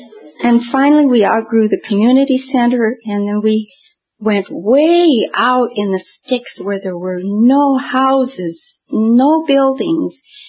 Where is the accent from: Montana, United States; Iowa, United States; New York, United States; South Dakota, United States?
Montana, United States; Great Falls; just about the same size of the town that I grew up in Great Falls, Montana.